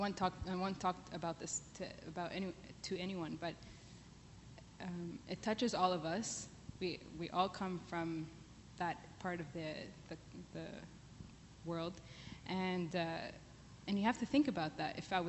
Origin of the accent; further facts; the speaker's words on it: Ottawa, Ontario, Canada; I was born and raised in Ottawa, and I've never left my parents' home.